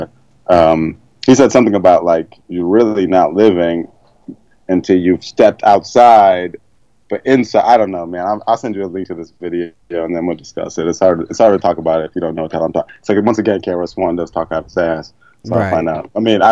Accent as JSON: {"language": "English", "town": "Chicago", "region": "Illinois", "country": "United States", "said": "Yeah, you shut the fuck up. I'm from Chicago."}